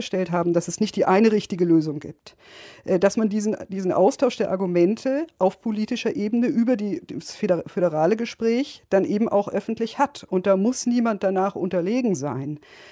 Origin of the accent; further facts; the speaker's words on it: Bavaria, Germany; Ich komme aus Bayern, also bin in Bayern aufgewachsen und da in die Schule gegangen.